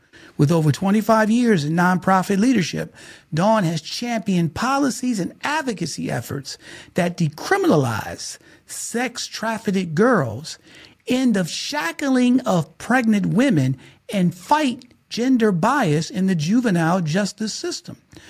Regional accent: Detroit, Michigan, United States; I grew up in Detroit, Michigan. There wasn't a lot of beaches and stuff.

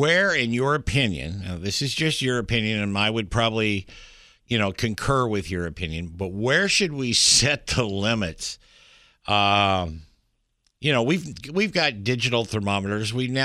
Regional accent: Woodburn, Oregon, United States; That's Barclays on Highway 99E in Woodburn. That's my hometown, actually.

